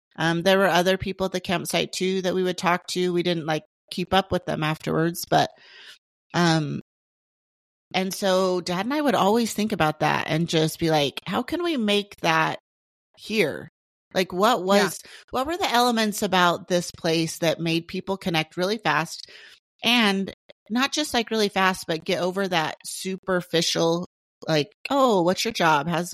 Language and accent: English; Washington, United States; So we're from Washington and we're on the east side and they lived over on the west side closer to Seattle.